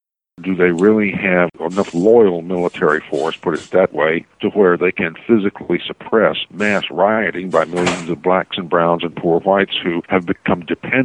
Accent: the South, United States; I'm sorry to say, because I am a Southerner

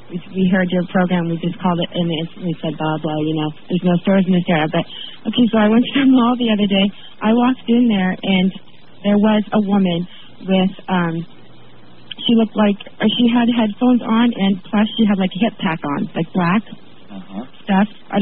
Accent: Auburn, Washington, United States; I'm from Auburn, Washington.

